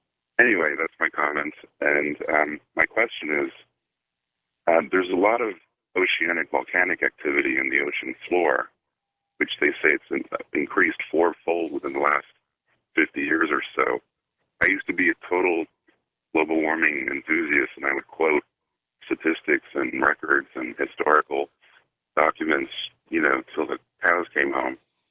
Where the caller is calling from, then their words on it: Allentown, Pennsylvania, United States; I'm calling from Allentown, PA.